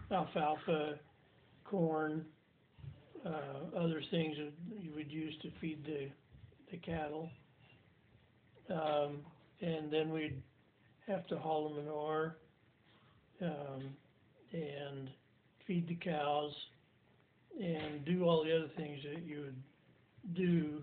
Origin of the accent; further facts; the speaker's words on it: Lewiston, United States; Well, I grew up in Lewiston for a while.